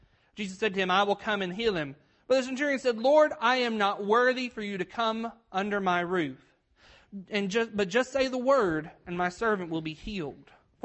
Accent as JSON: {"language": "English", "town": "Humboldt", "region": "Tennessee", "country": "United States", "lives_now": "Dixon, United States", "said": "as was mentioned, and I'm from Dixon, Tennessee, originally from Humboldt, Tennessee."}